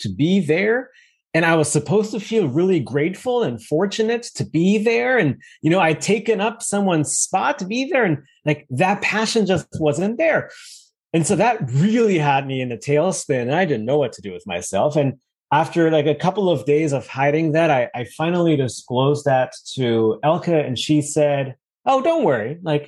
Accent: Germany; English is a second language; also born or lived in United Kingdom; I'm originally from Germany. I actually did my undergrad and master's degree in the UK.

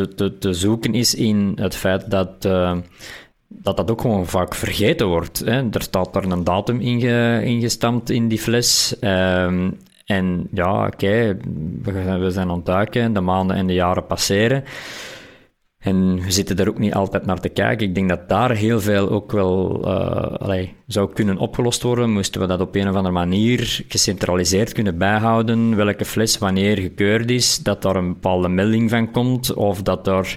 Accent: Belgium; Dat achterpoortje vinden we altijd als Belgen.

